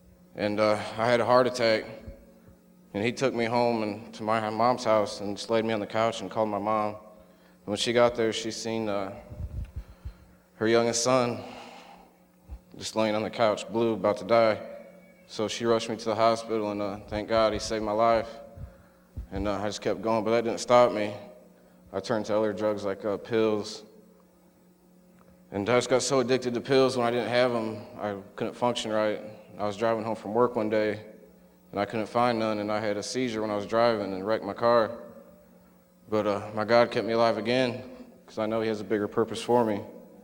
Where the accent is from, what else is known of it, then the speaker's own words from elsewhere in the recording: Indiana, United States; I'm 26 from Northwest Indiana up by Lake Michigan.